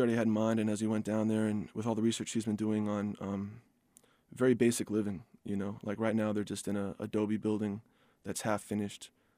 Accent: East Coast, United States; And also growing up on the East Coast and being around Richie culture, I basically went to Times Square for fun every weekend.

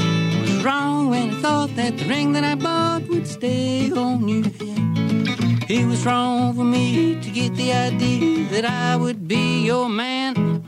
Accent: Chicago, Illinois, United States; now in West Virginia, United States; I've been in West Virginia about 20 years, although I've lived all over the country. I was born in Illinois. And so my roots are in Chicago music, blues, folk, rock, classical, ethnic music, all that stuff in Chicago. I was exposed to all of that growing up.

